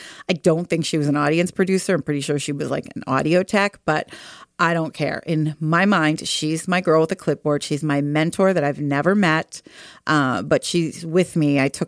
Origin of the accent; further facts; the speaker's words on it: Philadelphia, Pennsylvania, United States; And it happened to be filmed in my hometown of Philadelphia.